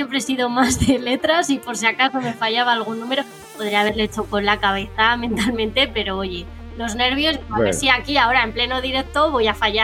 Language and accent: Spanish; Móstoles, Community of Madrid, Spain; Pero soy madrileña, mostoleña.